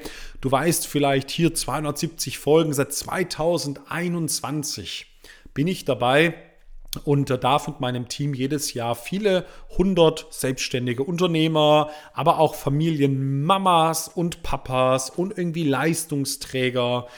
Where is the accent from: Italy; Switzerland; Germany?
Switzerland; wir kommen aus der Schweiz